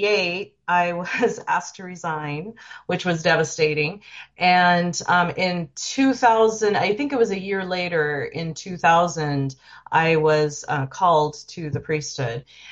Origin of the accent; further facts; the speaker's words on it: Richland, Washington, United States; Growing up in Richland, it was a very nurturing congregation.